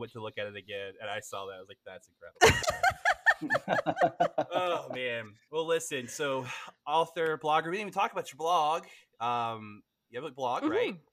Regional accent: the South, United States; I'm from the South in America.

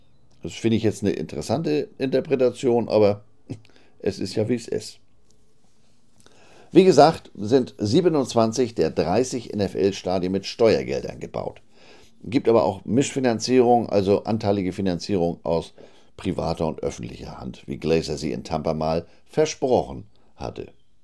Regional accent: Germany; accent: German; Und das lag jetzt nicht an meinem harten deutschen Akzent

